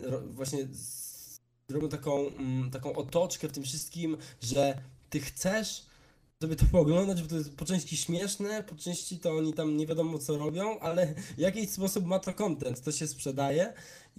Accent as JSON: {"language": "Polish", "town": "Kraków", "region": "Lesser Poland", "country": "Poland", "said": "ja jestem z Krakowa"}